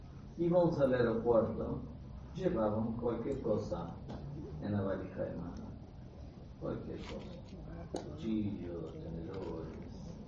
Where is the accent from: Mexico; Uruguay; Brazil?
Brazil; now in Argentina; Y yo de chico en Brasil salía a jugar con mis amigos a las calles de noche.